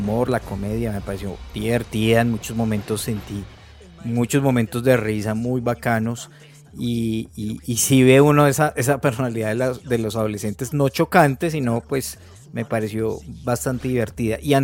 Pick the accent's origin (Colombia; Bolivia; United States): Colombia; en nuestro caso pues que somos colombianos